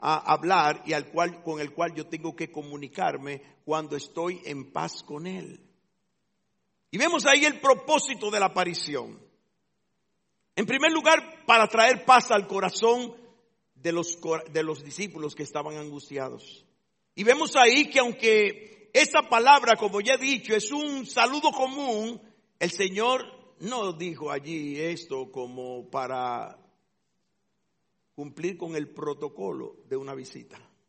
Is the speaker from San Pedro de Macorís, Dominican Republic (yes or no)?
yes; San Pedro de Macorís, Dominican Republic; now in Santo Domingo, Dominican Republic; San Pedro de Macorís, en un sitio que le llaman El Peñón. Ahí me crié hasta los 10 años. Después me fui a San Pedro de Macorís y cuando vine a estudiar a la capital, arquitectura, vine en el año 67, y aquí me quedé.